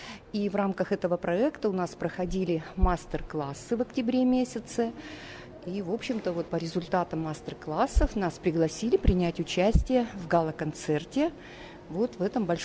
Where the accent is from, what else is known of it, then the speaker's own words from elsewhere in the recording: Novouralsk, Sverdlovsk Oblast, Russia; преподаватель по классу гитары, баяна, город Новоуральск.